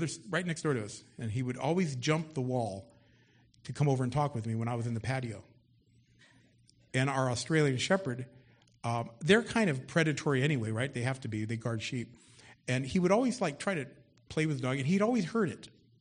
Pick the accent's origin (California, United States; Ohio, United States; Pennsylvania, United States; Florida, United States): California, United States; Wilmington; I grew up in Wilmington. If you grew up in some of the more non-Newport Beach areas, shall we say, you get to tell who the talkers are